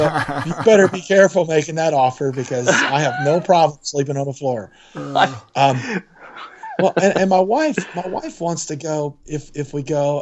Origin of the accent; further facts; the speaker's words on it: Georgia, United States; I grew up in Georgia, and, you know, it was North Georgia, and we got a little snow, but we don't do well in snow.